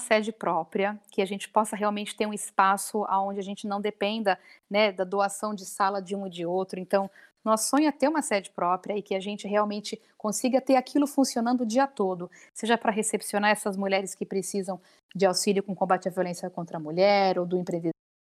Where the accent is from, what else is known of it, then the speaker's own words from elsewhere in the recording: Brazil; A gente é brasileira, a gente é mulher.